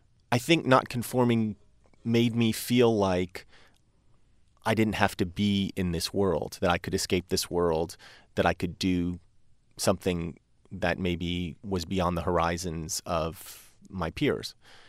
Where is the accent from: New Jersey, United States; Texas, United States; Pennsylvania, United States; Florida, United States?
New Jersey, United States; Well, I grew up in New Jersey in, you know, my formative years were kind of the mid-80s. And the mid-80s in New Jersey became kind of like ground zero for American culture in general.